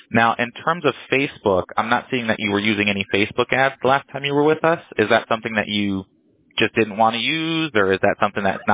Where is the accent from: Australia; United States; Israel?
United States; Oakland, California; now in North Carolina, United States; So I'm originally from California, Oakland, but I live over here in North Carolina.